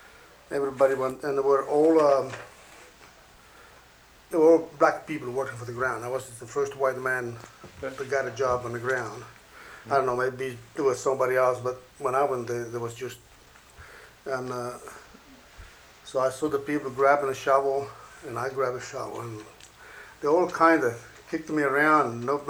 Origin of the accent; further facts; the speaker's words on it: Italy; moved away as an adult; now in Haverford, United States; when I came here from Italy, I only worked about 3 months